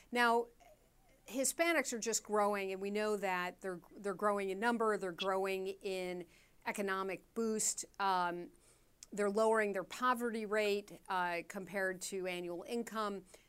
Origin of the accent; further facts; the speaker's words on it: Chicago, Illinois, United States; the challenges facing home buyers here in Chicago, my hometown